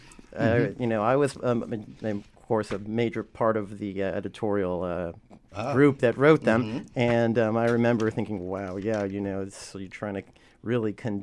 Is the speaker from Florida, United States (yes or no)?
yes; St. Petersburg, Florida, United States; It was a shock to see my hometown of St. Pete, Florida, have 500 people come out for an Occupy event. There was no activism there when I was growing up.